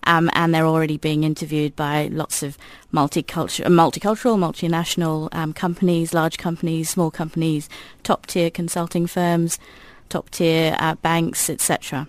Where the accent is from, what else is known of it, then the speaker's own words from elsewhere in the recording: United Kingdom; accent: Queen's English; moved away; also born or lived in Singapore / Dubai / Sydney; I came from the UK, so I spoke the Queen's English.